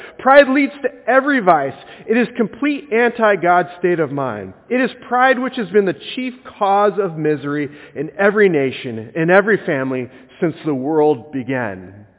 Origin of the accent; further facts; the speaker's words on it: Washington, United States; No offense to any Oregonians in the room, but I am from Washington.